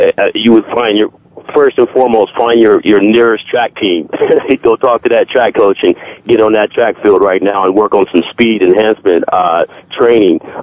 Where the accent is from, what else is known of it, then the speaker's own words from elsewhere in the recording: Bakersfield, California, United States; I'm from Bakersfield, California